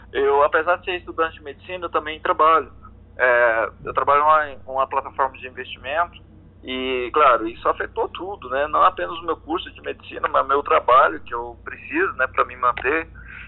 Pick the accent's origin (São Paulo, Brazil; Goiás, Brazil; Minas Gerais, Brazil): Goiás, Brazil; Anápolis; also born or lived in Niquelândia; Sim, eu sou natural de Niquelândia, Goiás. Aí eu vivi até os 15 anos em Anápolis, Goiás.